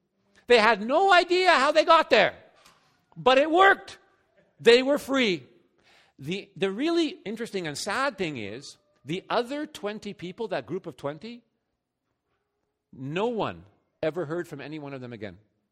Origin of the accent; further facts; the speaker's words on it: Montreal, Quebec, Canada; now in Sherbrooke, Canada; living in Sherbrooke, Quebec, near where I grew up, in Montreal.